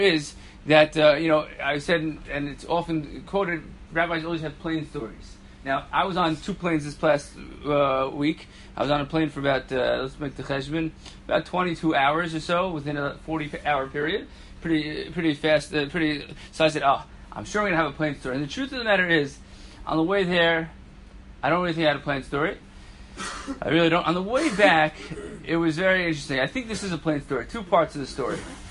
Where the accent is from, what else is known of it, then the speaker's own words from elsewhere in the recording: Fair Lawn, New Jersey, United States; I said, I'm from Fairlawn.